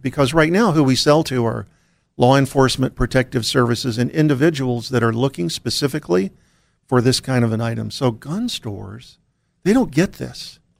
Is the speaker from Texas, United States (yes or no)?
no; Washington, D.C., United States; So I grew up in the Washington, D.C., Maryland area, which is very, very rough.